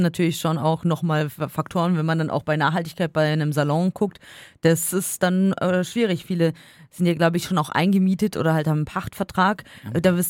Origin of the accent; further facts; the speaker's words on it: Bavaria, Germany; Ich bin ja aus dem Allgäu viel Wilderes gewohnt.